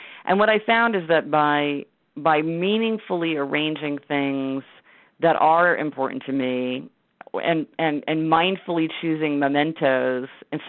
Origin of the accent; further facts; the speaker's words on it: Kansas City, Missouri, United States; I grew up in Kansas City, Missouri, so I have been driving.